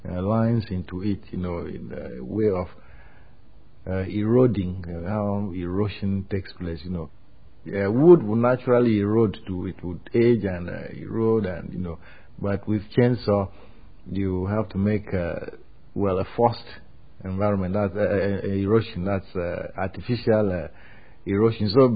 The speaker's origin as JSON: {"language": "English", "country": "Ghana", "tie": "born there", "said": "I was born in Ghana in the mid-40s, and I'm an artist, a sculptor."}